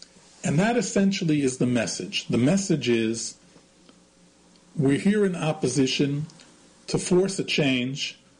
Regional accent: New York, United States; I grew up in New York, and I grew up doing my homework in the New York Times newsroom on West 43rd Street.

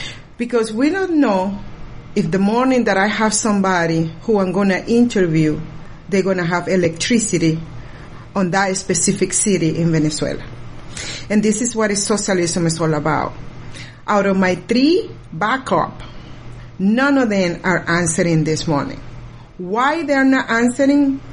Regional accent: United States; And we as an American, we don't understand in the fully meaning

